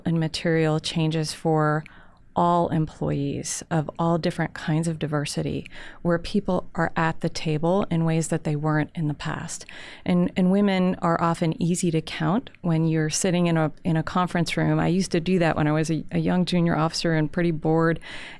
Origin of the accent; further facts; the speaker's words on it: New York, United States; the place where I grew up in New York, it was never a question that I would have a future as a working woman.